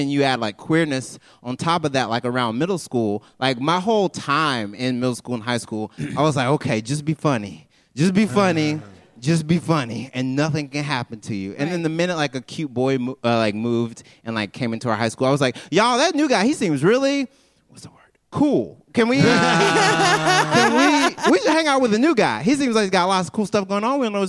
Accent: Mississippi, United States; Oh, okay. So, Mississippi, no, don't. Oh, first of all, they do not have clean water right now, so be nice.

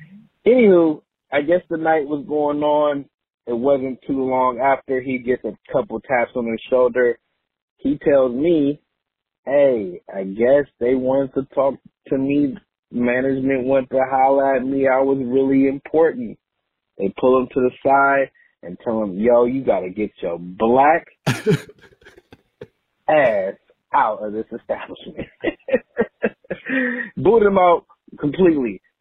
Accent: California, United States; born or raised there

